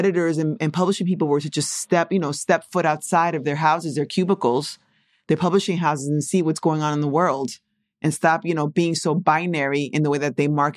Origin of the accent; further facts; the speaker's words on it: New York, United States; And I'm glad that my daughter doesn't feel the way I did growing up in New York.